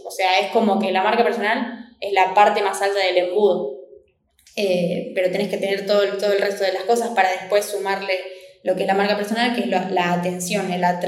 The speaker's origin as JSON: {"language": "Spanish", "town": "Rosario", "region": "Santa Fe", "country": "Argentina", "moved": "yes", "lives_now": "Buenos Aires, Argentina", "said": "yo soy de Argentina, soy específicamente de Rosario, que es una ciudad de la provincia de Santa Fe, y hace más o menos un mes decidí mudarme acá a Buenos Aires."}